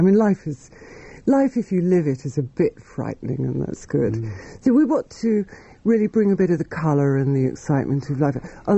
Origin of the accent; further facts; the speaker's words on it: Edgware, London, United Kingdom; I was born in Edgware